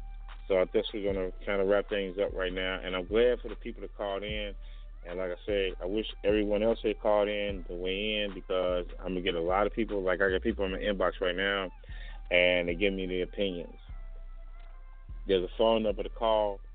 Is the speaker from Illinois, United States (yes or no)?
yes; Chicago, Illinois, United States; It's my hometown. I'm going to try to hit a couple spots while I'm here. You know, I'm going to try to hit Escape. I'm going to try to hit the pub. We get it. So I'm here, y'all. Chi-Town, hit me up.